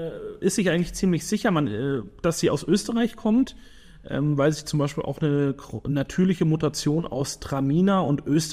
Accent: Bavaria, Germany; Ich bin ja gebürtiger Franke

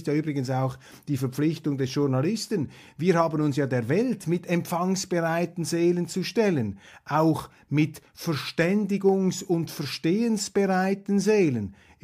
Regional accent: Switzerland; aber als Schweizer sind wir machtlos.

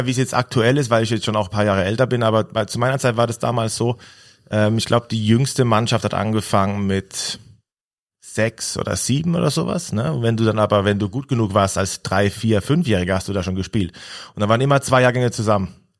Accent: Lampertheim, Hesse, Germany; Ich komme ja aus Lampertheim, das ist ja auch 25 Minuten von der Eishalle entfernt gewesen damals und es gab in der Region nur Mannheim.

